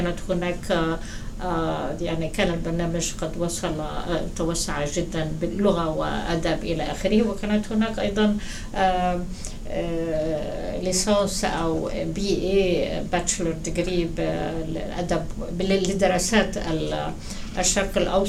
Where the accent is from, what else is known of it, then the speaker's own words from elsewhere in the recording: Egypt; also born or lived in Jerusalem, Palestine; now in United States; انا اصلا فلسطينيه من القدس، وولدت في القدس، وعائلتي هاجرت الى مصر عام 48، وهذا هو ارتباطي بمصر. فاذا كبرت بمصر ودرست هناك